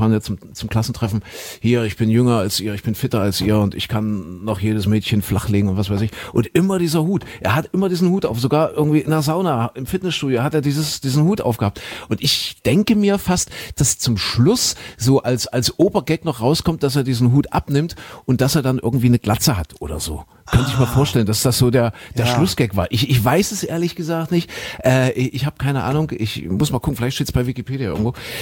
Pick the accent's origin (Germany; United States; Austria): Germany; Saxony-Anhalt; born there; Gebürtig in Sachsen-Anhalt, wenn ich das hier mal sagen.